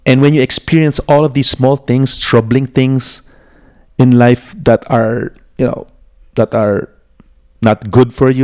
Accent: Angeles, Central Luzon, Philippines; I go to Manila. I'm from Angeles.

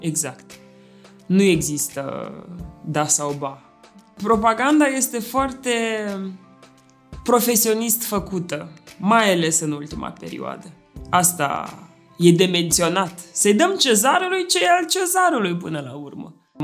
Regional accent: Moldova; că sunt moldoveancă sau că vin de peste Prut.

